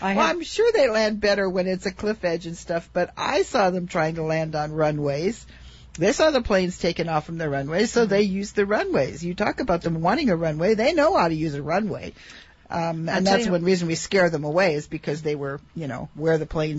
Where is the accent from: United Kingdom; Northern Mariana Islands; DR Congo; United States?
Northern Mariana Islands; when I was growing up, I grew up in the Marianas, and we called them goonie birds.